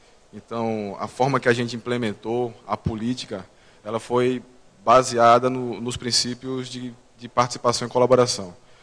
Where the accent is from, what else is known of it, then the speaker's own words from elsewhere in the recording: Recife, Pernambuco, Brazil; Eu sou recifense, então estar aqui numa terra tão distante e tão fria é um prazer.